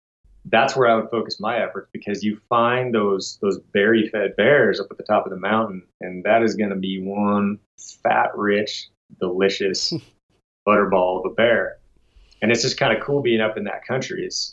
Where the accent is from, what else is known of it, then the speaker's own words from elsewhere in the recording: Washington, United States; I came from Washington State, where very limited tags to pull a good spring tag.